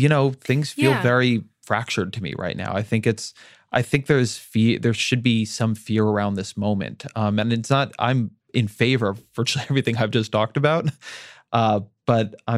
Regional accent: Orange County, California, United States; And you could just never have a show like that that was so unrepresentative now. You can never do it. I mean, and I come from OC, which is an incredibly diverse place.

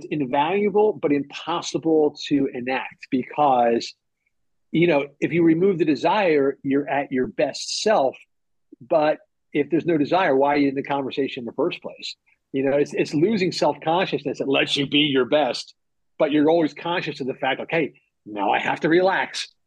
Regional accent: Philadelphia, Pennsylvania, United States; I had just rotated back to Philadelphia and was working in my hometown Philadelphia bureau

